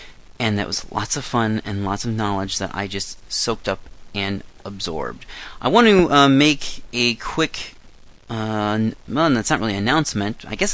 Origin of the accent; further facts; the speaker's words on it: Iowa, United States; But they are actually from my home state of Iowa.